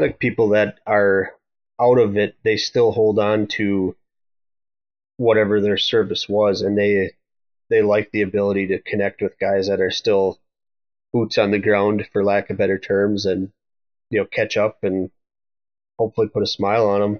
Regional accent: Wisconsin, United States; I'm born and raised in Wisconsin. Been here my entire life. My whole family's pretty much in this area.

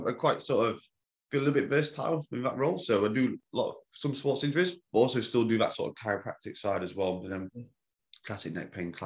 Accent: Mansfield, East Midlands, United Kingdom; So I'm from Mansfield, which is

